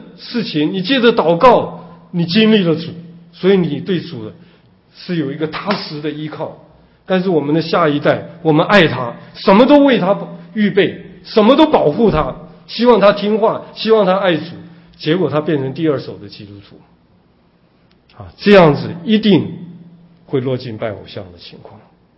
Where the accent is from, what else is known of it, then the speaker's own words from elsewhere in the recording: China; 像我们中国人一样，只要有高山有水有树的地方就有庙。